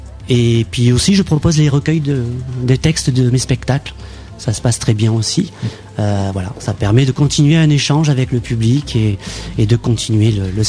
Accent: Bayonne, Nouvelle-Aquitaine, France; Puis l'année prochaine, je vais jouer chez moi à Bayonne.

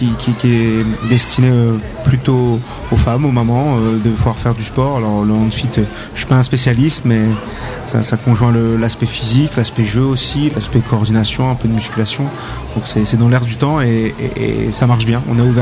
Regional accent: Lille, Hauts-de-France, France; Moi, je suis Lillois.

